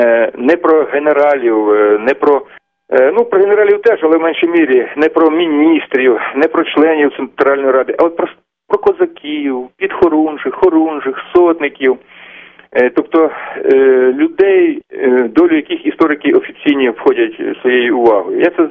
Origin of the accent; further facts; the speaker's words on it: Horlivka, Donetsk Oblast, Ukraine; born there; а сам я народився на Донбасі, в Горлівці.